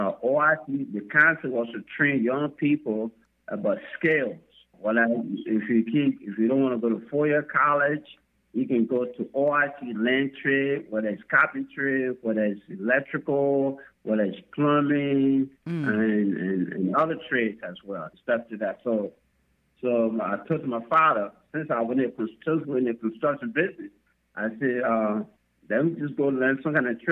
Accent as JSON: {"language": "English", "country": "Liberia", "said": "Like I said … I'm from originally from Liberia, West Africa."}